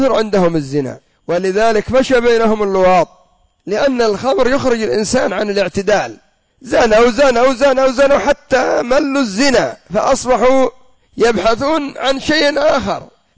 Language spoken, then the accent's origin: Arabic; Yemen; وكان عندنا في اليمن مصنع لكن دمره الله